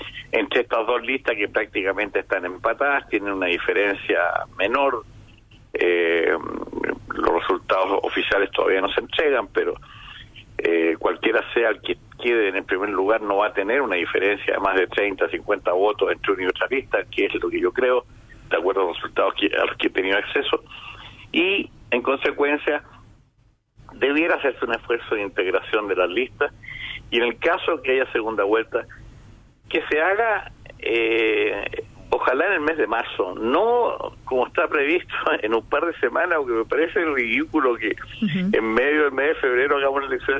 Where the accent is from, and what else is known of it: Chile